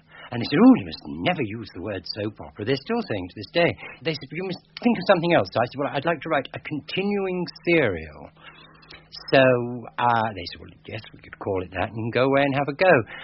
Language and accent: English; Manchester, North West England, United Kingdom; I grew up in Manchester